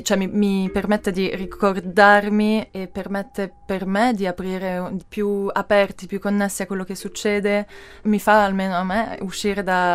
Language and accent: Italian; Arogno, Ticino, Switzerland; moved away as an adult; now in Lausanne, Switzerland; sono danzatrice contemporanea e coreografa, vivo a Losanna, sono nata qui in Ticino e da un bel po' però che non sono più, che non vivo più qui.